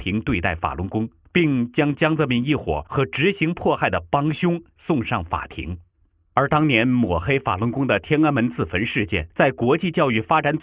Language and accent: Chinese; China; 这是让我们中国人很丢脸的丑事。